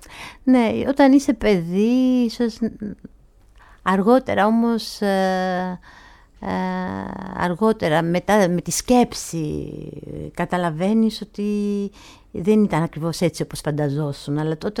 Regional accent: Georgia; Γεννήθηκα στη Γεωργία, ναι, από πατέρα Έλληνα και από μητέρα Καυκάσια, δηλαδή Γεωργιανή. Mm-hmm. Και τα παιδικά μου χρόνια τα πέρασα εκεί.

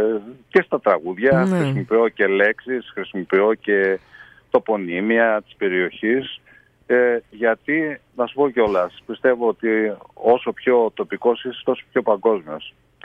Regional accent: Tyrnavos, Thessaly, Greece; also born or lived in Larissa; Επομένως λοιπόν, ο Τίρναβος είναι η πατρίδα μου.

